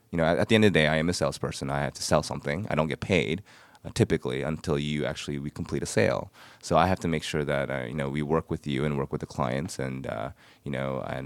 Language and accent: English; United States; born there; first language English; I am Korean. My parents are Korean, rather, and you know, but I was born in the States, so English is my first language. So I do speak Korean